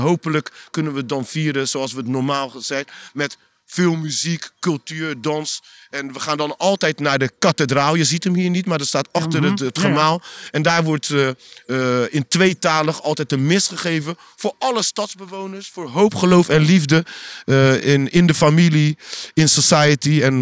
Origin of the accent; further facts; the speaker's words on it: Cape Verde; En wij zijn Kaapverdianen, komen van de Groene Kaap.